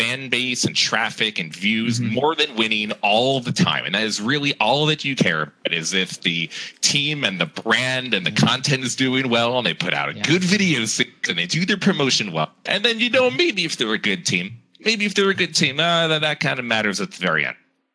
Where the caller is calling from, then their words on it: New York City, New York, United States; New York City, Manhattan.